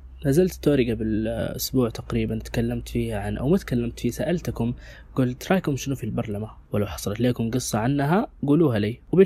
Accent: Sudan; سواء عندنا في السودان أو في الوطن العربي عموما

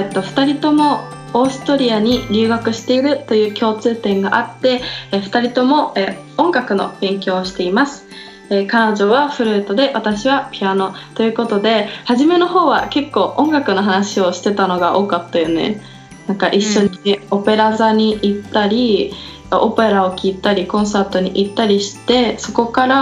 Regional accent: Ibaraki, Japan; now in Salzburg, Austria; 出身は、日本の茨城県出身そうそう

